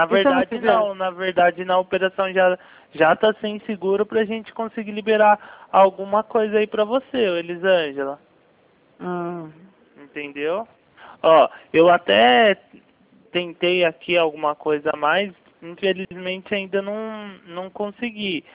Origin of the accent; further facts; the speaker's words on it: Bragança Paulista, São Paulo, Brazil; Eu sou aqui de Bragança Paulista, Elisângela.